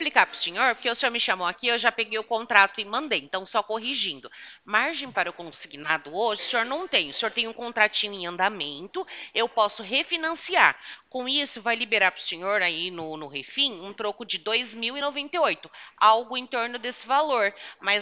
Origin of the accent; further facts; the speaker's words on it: Americana, São Paulo, Brazil; Eu não sou da cidade de Assis, eu sou da cidade de Americana